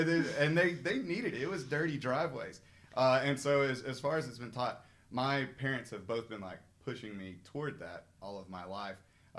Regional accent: Owens Cross Roads, Alabama, United States; So I grew up in Owens Crossroads, Big Cove area

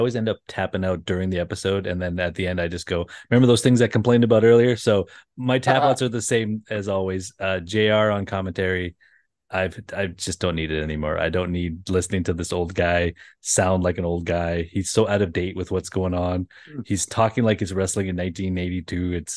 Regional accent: Canada; I had to sing it at some point, being a Canadian kid who loves hockey and also hates CM Punk.

